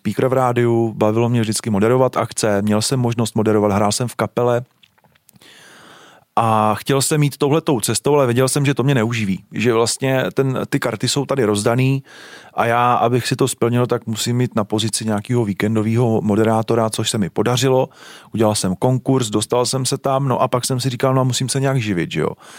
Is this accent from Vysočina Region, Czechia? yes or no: yes; Třebíč, Vysočina Region, Czechia; já jsem z Třebíče, kde ty korporáty docela vedou.